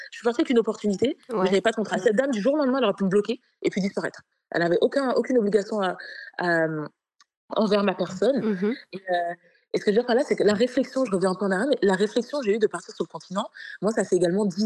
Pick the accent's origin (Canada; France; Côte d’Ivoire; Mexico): France; Versailles, Île-de-France; Je viens de Versailles, je viens des Yvelines, du 78. Ouais. Et donc, c'est ça que tu me demandes. Après, c'est vrai qu'il y a une éducation qui est sénégalaise chez moi à la maison.